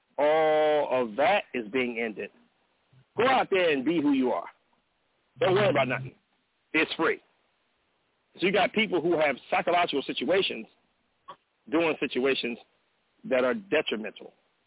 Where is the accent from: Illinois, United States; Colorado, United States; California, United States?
California, United States; Compton; I grew up in Los Angeles, California, in the city of Compton, of Los Angeles County.